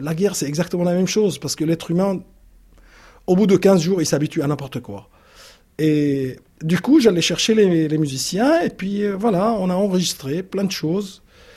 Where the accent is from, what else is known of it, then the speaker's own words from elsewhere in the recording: Aleppo, Aleppo Governorate, Syria; Je suis syrien, d'Alep.